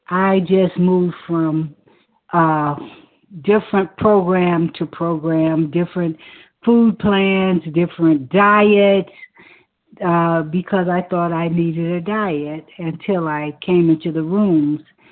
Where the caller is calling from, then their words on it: Alabama, United States; also born or lived in Florida; I'm calling you from Alabama, recently moved from Florida